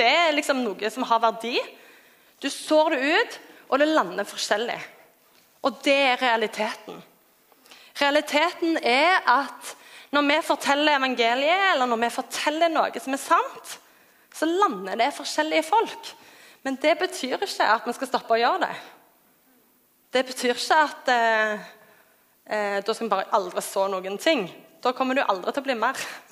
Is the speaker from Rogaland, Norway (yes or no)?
yes; Klepp, Rogaland, Norway; now in Oslo, Norway; Jeg er fra Klepp.